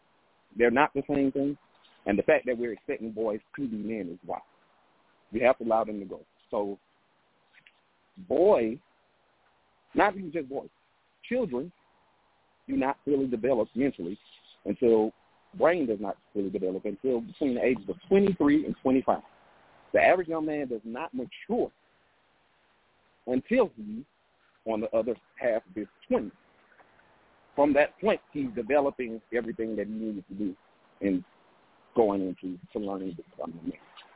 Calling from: Atlanta, Georgia, United States; I'm calling from Atlanta.

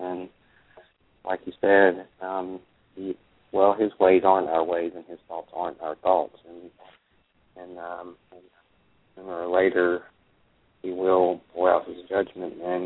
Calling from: Fort Walton Beach, Florida, United States; I'm calling from Fort Walton Beach.

